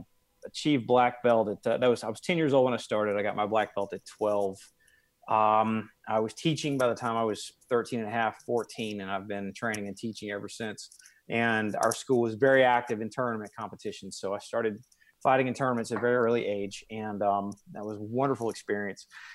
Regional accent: Macon, Georgia, United States; there was one karate, or it's a actually a taekwondo school, if you will, where I grew up in Macon, Georgia.

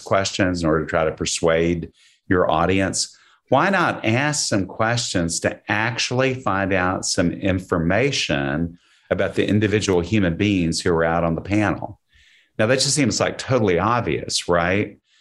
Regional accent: Odessa, Texas, United States; born there; Well, I was born in Odessa, which is out in West Texas.

